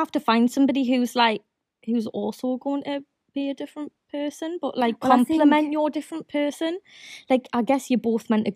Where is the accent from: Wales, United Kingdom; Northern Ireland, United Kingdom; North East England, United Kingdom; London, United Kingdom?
North East England, United Kingdom; Newcastle; And I don't know if that's because I'm from Newcastle.